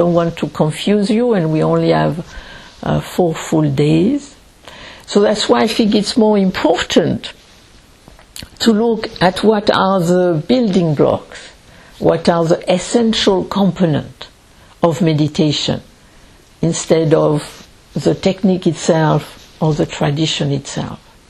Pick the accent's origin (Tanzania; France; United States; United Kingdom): France; English is a second language; But first, so I am French, and I speak English, and if at any moment, either you don't understand my accent, and you wonder what she is saying